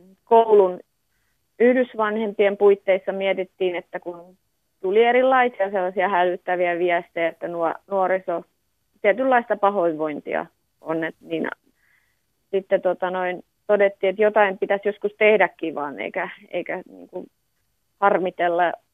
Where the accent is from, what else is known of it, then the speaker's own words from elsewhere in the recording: Vääksy, Päijät-Häme, Finland; also born or lived in Helsinki / Northern Savonia; mä olen syntynyt on Helsingissä ja lapsuuteni viettänyt siellä ihan Etelä-Suomessa ja sitten kouluaikani asunut täällä Vääksyssä ja sitten ollut 20 vuotta tuolla ympäri Suomea opiskelemassa ja Pohjois-Savossakin on asunut ja sillä lailla, sitten ollaan nyt tultu takaisin tänne Vääksyyn, että 5 vuotta ollaan nyt täällä asunut.